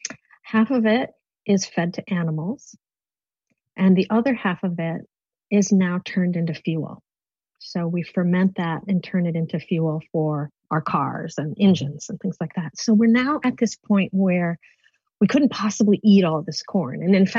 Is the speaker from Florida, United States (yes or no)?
no; Minnesota, United States; I grew up in Farm County in Minnesota, and just surrounded by fields.